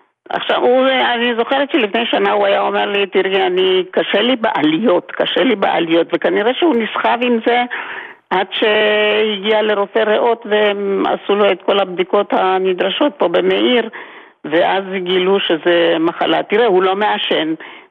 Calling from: Kfar Saba, Central District, Israel; מכפר סבא, ואחי גר בשכנות איתי.

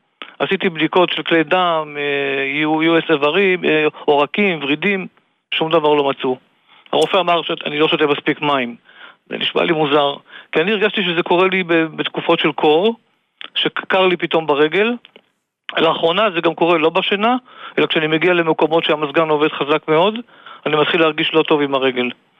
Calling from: Tel Aviv, Tel Aviv District, Israel; מתל אביב.

